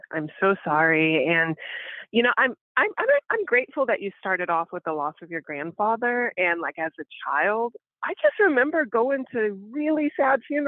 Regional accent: Crenshaw, Mississippi, United States; And I come from a place where we don't hold it in at all. I come from Mississippi, Crenshaw, Mississippi.

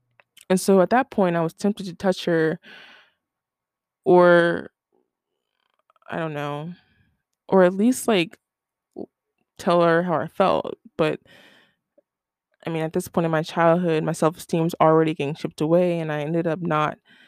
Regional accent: Ohio, United States; Because I grew up in Ohio, and that shit already whack.

